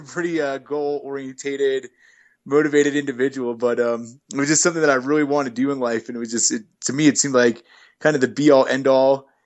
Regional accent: New England, United States; I grew up mostly in New England my whole life until I was in high school

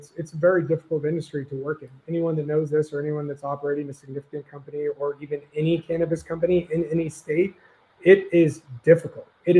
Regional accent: Portland, Oregon, United States; I was from Portland, Oregon originally

